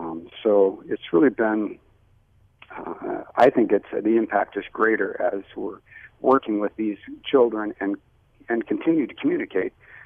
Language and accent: English; Rapid City, South Dakota, United States; It's I grew up in Rapid City, so I'm a Rapid City native